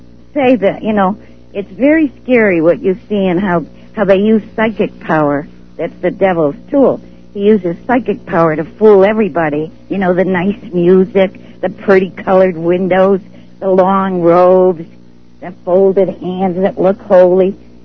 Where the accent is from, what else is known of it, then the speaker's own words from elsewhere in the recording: Massachusetts, United States; They always pick on Massachusetts, and I say, well, Lord, I come from Massachusetts.